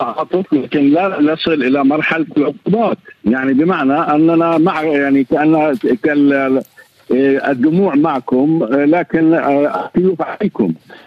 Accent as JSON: {"language": "Arabic", "country": "Palestine", "said": "يعني نحن الآن كفلسطينيين"}